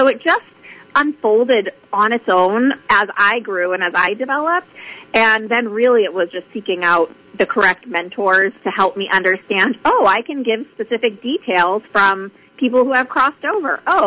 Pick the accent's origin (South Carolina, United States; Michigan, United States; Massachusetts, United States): Massachusetts, United States; Boston; I'm from Boston, and we tend to be a little, I don't know, black and white there maybe.